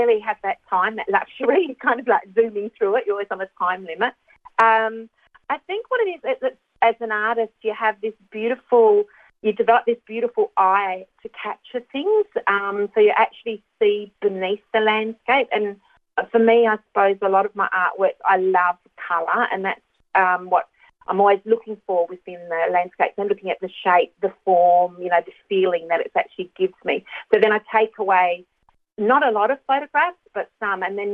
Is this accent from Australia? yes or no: yes; Dongara, Western Australia, Australia; I'm being from Dongara, you know, in the country anyway.